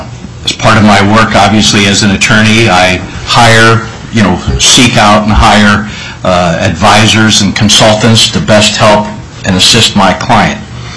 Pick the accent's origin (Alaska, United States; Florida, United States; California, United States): Alaska, United States; I was born and raised in Alaska. I graduated from high school and then the University of Alaska in Fairbanks.